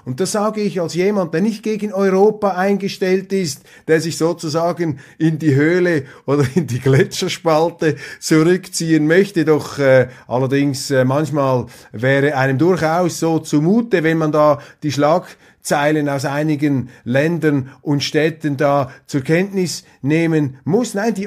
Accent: Switzerland; Und das fällt mir einfach als Schweizer immer wieder auf

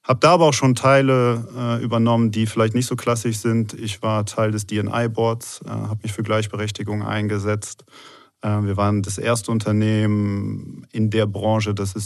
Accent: Cologne, North Rhine-Westphalia, Germany; Ich komme aus Köln, habe dort studiert

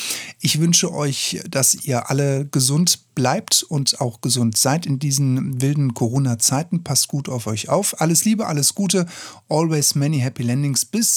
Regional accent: Bavaria, Germany; born there; ich bin in der Nähe von Aschaffenburg geboren worden. Ich bin also ein gebürtiger Unterfranke.

